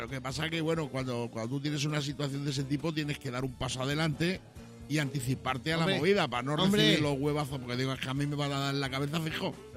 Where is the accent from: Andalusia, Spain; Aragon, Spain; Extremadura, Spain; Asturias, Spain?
Extremadura, Spain; Badajoz; Pero claro, yo soy muy bruto, yo soy de Badajoz, tío.